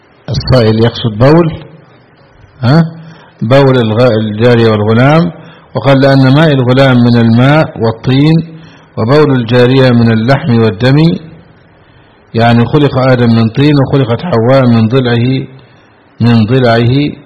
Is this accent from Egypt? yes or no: yes; Egypt; كما في بلدنا مصر مثلا 2.5%، لا مانع